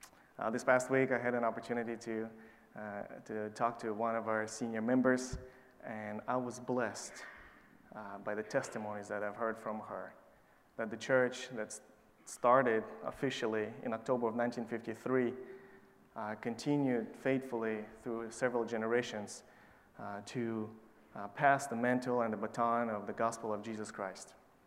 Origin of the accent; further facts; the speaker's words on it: Kazakhstan; To Kazakhstan. My home country.